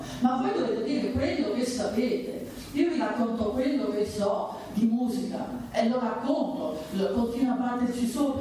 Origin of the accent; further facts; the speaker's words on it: Monte Porzio Catone, Lazio, Italy; Noi veniamo, voi da Cave, noi da Monteporzio, altri da Gallicano che vengono, abbiamo tutti questa fretta di riunirci